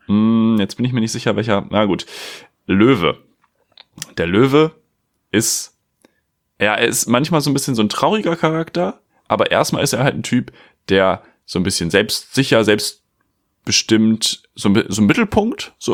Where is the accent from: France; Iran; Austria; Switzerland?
Switzerland; Nee, ich bin Schweizer.